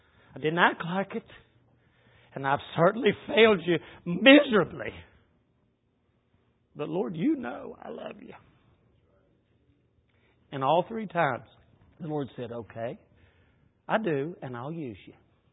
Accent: West Virginia, United States; Now, I come from West Virginia, and I'm going to have to hurry because I'm using my own time right now. But I come from West Virginia, and we there in West Virginia have a philosophy about preaching.

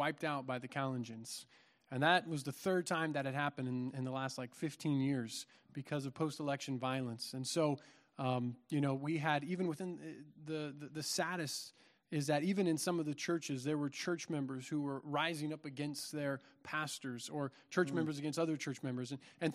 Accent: Iowa, United States; I'm not going to make an Arkansas joke because I'm from Iowa.

